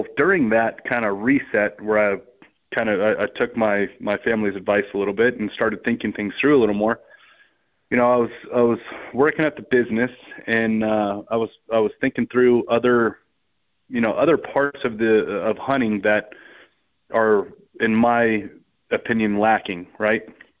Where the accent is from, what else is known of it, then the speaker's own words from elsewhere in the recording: Nevada, United States; growing up in Nevada, we don't have a lot of tags.